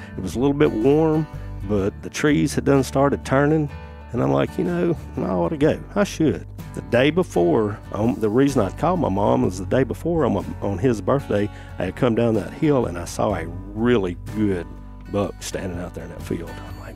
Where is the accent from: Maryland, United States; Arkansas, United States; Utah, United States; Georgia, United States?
Arkansas, United States; also born or lived in North Louisiana; where I grew up in South Arkansas and North Louisiana, you did not see deer like that.